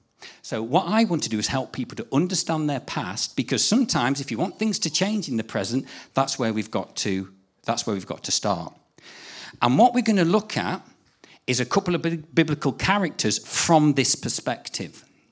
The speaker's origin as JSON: {"language": "English", "town": "Birmingham", "region": "West Midlands", "country": "United Kingdom", "said": "And we are from Birmingham. I go to a church in Selly Oak, in Elim Church."}